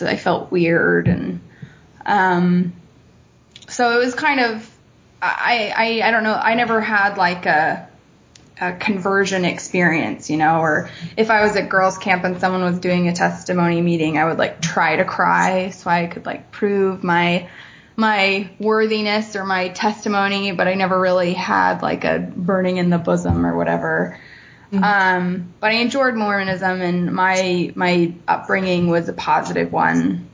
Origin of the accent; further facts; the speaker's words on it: Provo, Utah, United States; also born or lived in Salt Lake City; I was born in Salt Lake and grew up most of my formative years in Utah and Provo. And, I grew up in a faithful family.